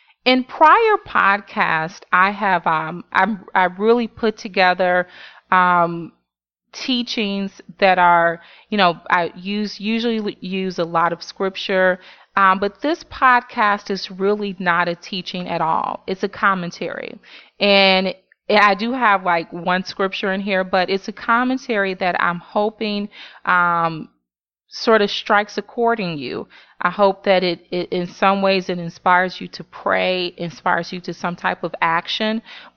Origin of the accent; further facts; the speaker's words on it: Chicago, Illinois, United States; now in New York, United States; my experiences growing up in Chicago and now living in New York